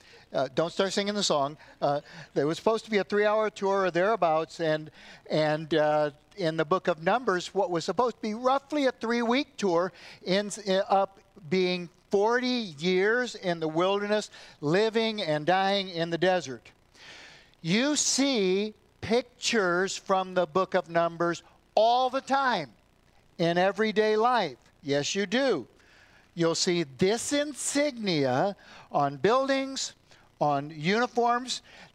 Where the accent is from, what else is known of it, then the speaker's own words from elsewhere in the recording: Michigan, United States; I grew up here in Michigan where most snakes are harmless, at least the ones in my yard were.